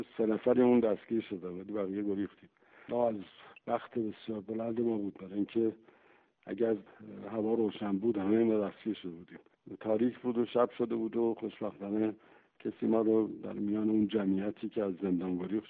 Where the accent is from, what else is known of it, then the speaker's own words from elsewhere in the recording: Iran; moved away; بعد که از ایران بیرون آمدم